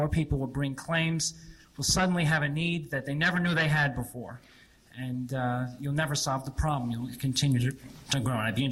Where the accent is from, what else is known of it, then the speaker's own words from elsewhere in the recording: United States; I'm from Washington.